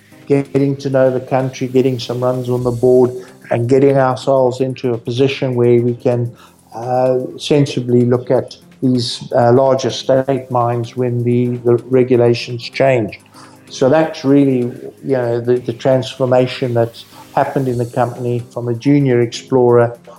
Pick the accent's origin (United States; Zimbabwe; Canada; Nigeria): Zimbabwe; My wife and I went back to Zimbabwe because we're from Zimbabwe